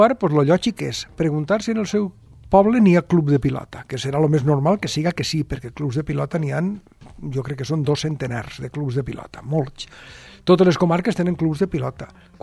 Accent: Paterna, Valencian Community, Spain; Terramelar és del meu poble, de Paterna.

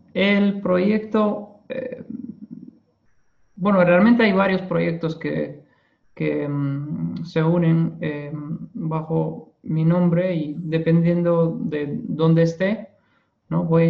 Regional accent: Cuba; also born or lived in Russia; soy cubano y ruso. Mi mamá es rusa, aunque yo he nacido en Cuba y he vivido una parte de mi vida en Cuba, otra en Rusia

